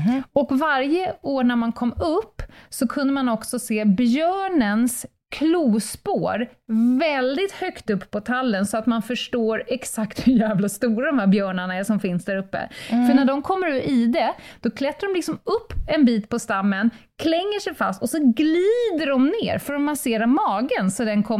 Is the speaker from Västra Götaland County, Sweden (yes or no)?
no; Kummelnäs, Stockholm County, Sweden; Där jag bodde när jag bodde i min ungdom där ute i Kummelnäs, Vikingsill.